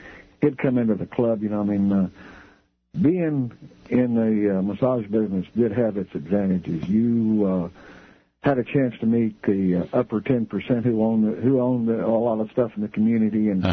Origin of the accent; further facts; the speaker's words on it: Wichita Falls, Texas, United States; No, I'm from the USA. I'm from Wichita Falls.